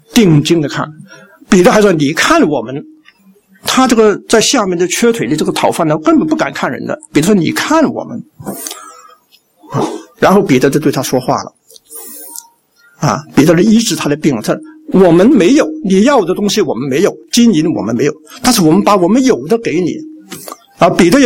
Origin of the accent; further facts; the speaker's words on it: Hong Kong; also born or lived in Germany; 我是香港来的，我的英语的优势比他们好，所以我就唯一的一个会讲英语的。